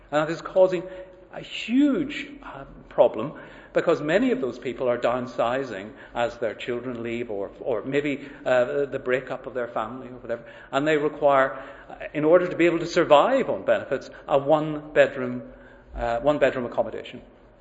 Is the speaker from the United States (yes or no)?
no; Ireland; I'm Irish, as you might have guessed